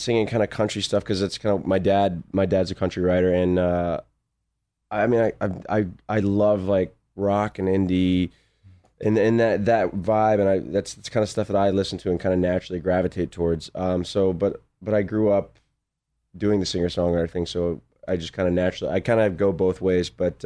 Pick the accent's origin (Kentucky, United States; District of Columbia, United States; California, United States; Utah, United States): California, United States; Sherman Oaks; I'm from Sherman Oaks.